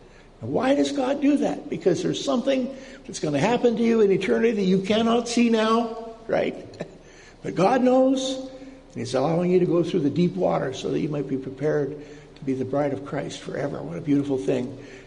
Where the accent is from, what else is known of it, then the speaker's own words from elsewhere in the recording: Alberta, Canada; But I'm a Canadian, you know, and we have two parts of Canada.